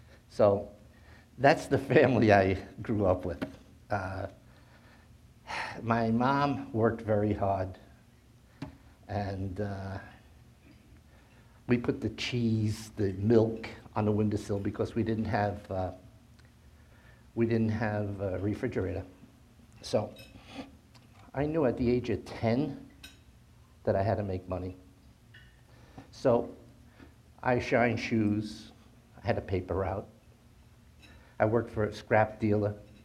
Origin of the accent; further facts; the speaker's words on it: Jersey City, New Jersey, United States; I was born and raised in Jersey City.